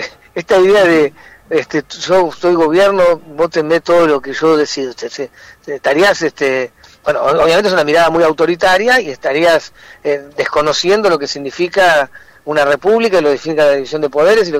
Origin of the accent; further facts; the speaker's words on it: Argentina; creo que somos más los argentinos y argentinas que no creemos que el Estado es una organización criminal que hay que pulverizar